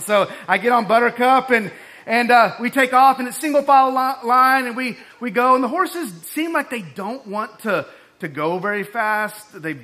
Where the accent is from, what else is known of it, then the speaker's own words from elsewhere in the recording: Texas, United States; I grew up in West Texas.